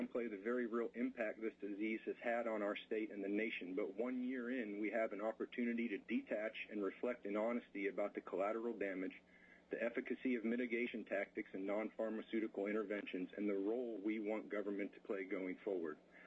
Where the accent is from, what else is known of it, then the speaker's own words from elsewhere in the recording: Fairbanks, Alaska, United States; I am from Fairbanks and am representing myself, my wife, and my daughter